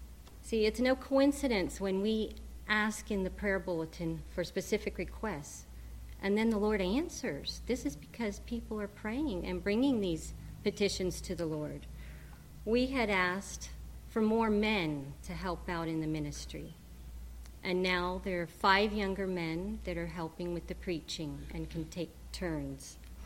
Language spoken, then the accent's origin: English; South Carolina, United States; I grew up on the Bob Jones campus where my parents were professors, and it warms my heart to see some of their colleagues still.